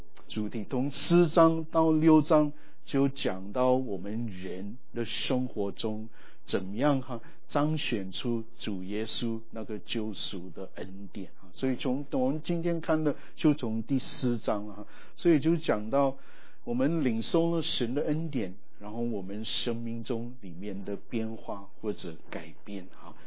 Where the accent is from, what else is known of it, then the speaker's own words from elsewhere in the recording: India; Chinese is a second language; 我出生长大在印度，所以如果请包容哈，可能国语或普通话有点不太正哈，